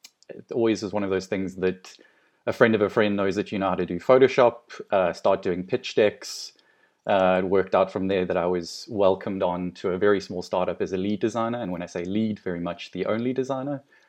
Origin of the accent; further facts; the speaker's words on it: South Africa; now in London, United Kingdom; Originally from sunny South Africa, and I've been living and working in London for now 10 years.